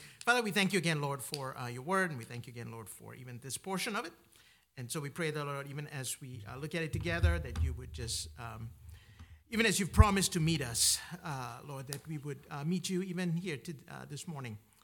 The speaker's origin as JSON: {"language": "English", "country": "Malaysia", "said": "I'm from Malaysia, in case you didn't know. I was told this morning that I did not have an accent."}